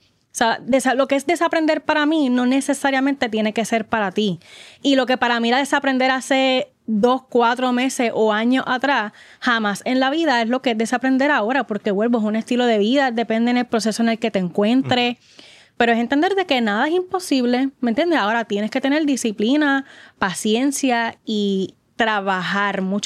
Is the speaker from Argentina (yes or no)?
no; Arecibo, Puerto Rico; Yo vengo de Arecibo, del campo de Arecibo.